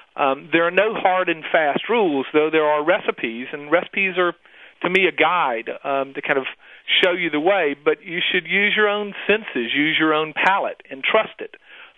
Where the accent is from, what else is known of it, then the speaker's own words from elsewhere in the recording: Mississippi, United States; from far from where I hail from Mississippi, it's what we'll serve today to our family for Thanksgiving.